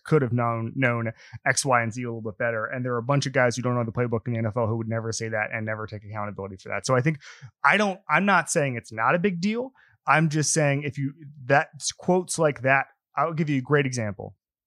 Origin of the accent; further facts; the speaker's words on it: Orlando, Florida, United States; I'm from Orlando.